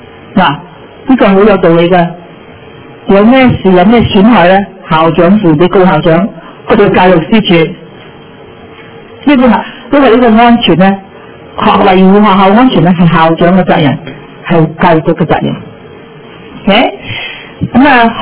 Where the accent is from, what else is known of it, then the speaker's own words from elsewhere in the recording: Canada; 因為我哋加拿大人咧認為咧。我哋一定要請佢自己本土人先